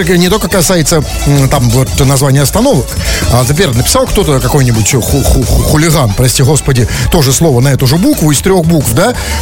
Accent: Saint Petersburg, Russia; мы, петербуржцы, вот мы, коренные ленинградцы, тоже с вами к ним относимся. Вот мы живем на болоте, да, мы живем в ужасающем климате

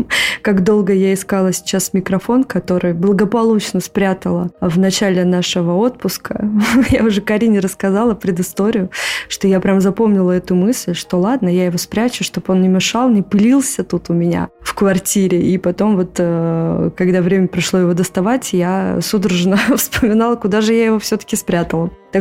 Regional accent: Moscow, Russia; и мы из Москвы.

